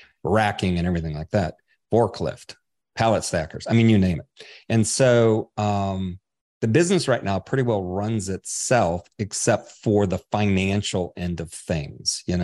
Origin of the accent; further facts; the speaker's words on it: Farmington Hills, Michigan, United States; I grew up in southeastern Michigan. I call it the ghetto part of Farmington Hills. We were like lower middle class.